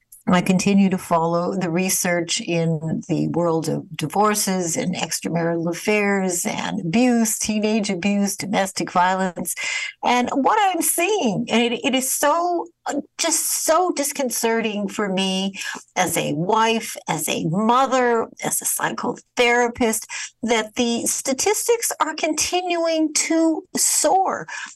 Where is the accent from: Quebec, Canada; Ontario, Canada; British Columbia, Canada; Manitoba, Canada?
Manitoba, Canada; Winnipeg; When I think about when I grew up in Winnipeg, Canada, granted it was a few years ago